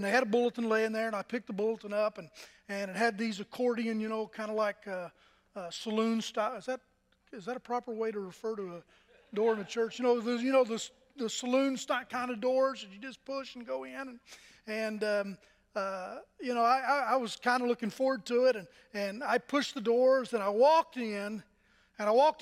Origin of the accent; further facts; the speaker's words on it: Altoona, Pennsylvania, United States; I told him that I was from Altoona, Pennsylvania.